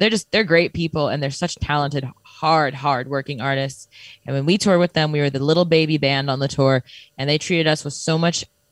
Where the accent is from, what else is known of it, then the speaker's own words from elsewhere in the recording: Alabama, United States; now in Canada; I grew up in Alabama before I moved to Canada.